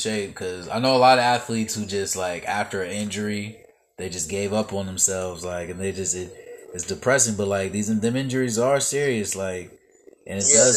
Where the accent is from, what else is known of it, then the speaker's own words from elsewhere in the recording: Canton, United States; Yeah, you gotta be careful, man, because it is a small city, you know what I'm saying? I'm from Canton, too, and it's just been the same